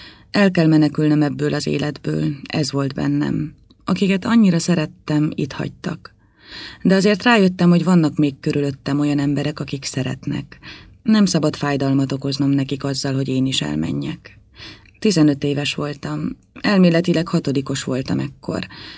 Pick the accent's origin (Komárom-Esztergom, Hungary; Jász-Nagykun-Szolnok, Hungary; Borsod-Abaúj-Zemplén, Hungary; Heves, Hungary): Borsod-Abaúj-Zemplén, Hungary; Tiszaújváros; born there; 17 éves. Még a régi Leninvárosban születtem, ma már Tiszaújváros.